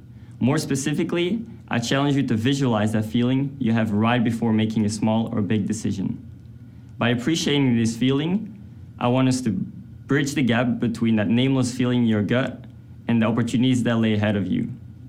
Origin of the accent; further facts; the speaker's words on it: Belgium; my home country, Belgium, and say goodbye to my parents for almost 4 years